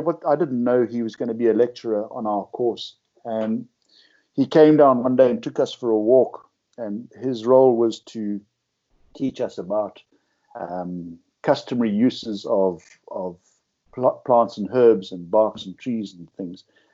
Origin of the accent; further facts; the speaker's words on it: South Africa; the paradigms and illusions that I had growing up in South Africa.